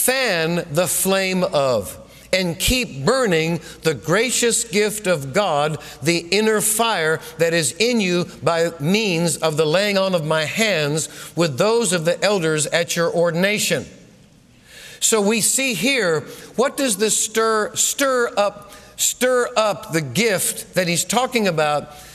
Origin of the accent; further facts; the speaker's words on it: New England, United States; You know, I came out of the Episcopal Church. I grew up in New England, came out of the Episcopal Church.